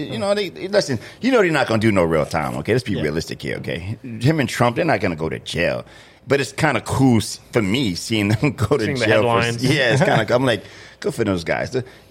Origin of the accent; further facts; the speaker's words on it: New York City, New York, United States; I'm going to give you a short history of Rudy Giuliani because I'm from New York City.